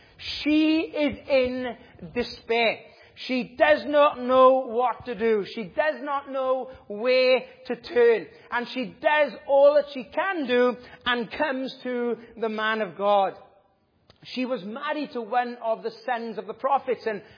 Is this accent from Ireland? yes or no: no; United Kingdom; we as British people, we've got a stiff upper lip